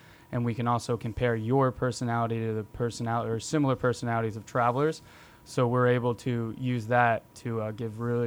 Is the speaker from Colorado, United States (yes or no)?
yes; Colorado, United States; I grew up around Colorado. Native is kind of what they call the locals there.